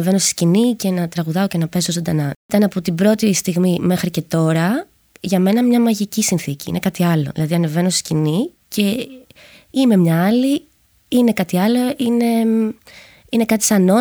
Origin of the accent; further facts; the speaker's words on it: Nikaia, Attica, Greece; Μεγάλωσα στη Νίκαια. Ήταν το σπίτι που είχε φτιάξει ο παππούς μου, ο μπαμπάς της μαμάς μου. Οπότε ζούσαμε με τη γιαγιά και τον παππού